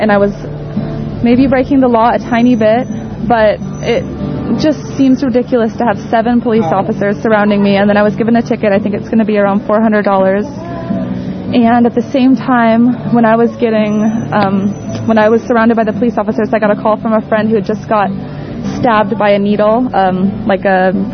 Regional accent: Santa Cruz, California, United States; I am born and raised in Santa Cruz, and I am a painter. I'm an artist.

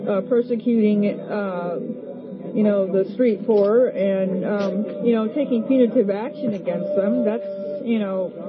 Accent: Santa Barbara, California, United States; also born or lived in Seattle; Well, originally from Santa Barbara, but then I've been traveling from Santa Barbara and went as far as southern Seattle, Washington.

